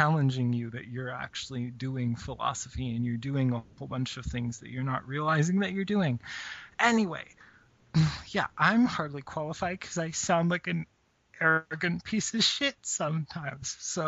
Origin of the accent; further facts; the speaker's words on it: Calgary, Alberta, Canada; now in Toronto, Canada; I live in Toronto. And I was raised in Western Canada in the Calgary area, which is where I met Ducky because we went to high school together.